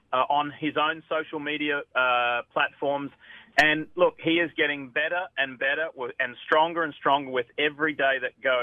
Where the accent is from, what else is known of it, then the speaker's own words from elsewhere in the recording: Queensland, Australia; He met the Premier of the state of Queensland, where he's from, my home state as well.